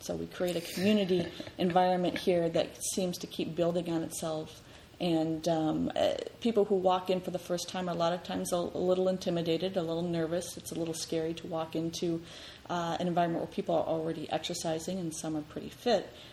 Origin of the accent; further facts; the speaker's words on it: Michigan, United States; Well, I was originally born and raised in Michigan, in northern lower Michigan